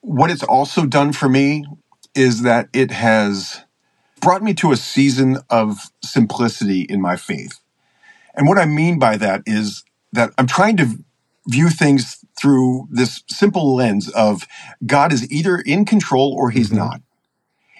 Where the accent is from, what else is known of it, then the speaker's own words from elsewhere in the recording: Baltimore, Maryland, United States; I grew up in Maryland, in Baltimore, and, you know, Maryland's famous for our crabs.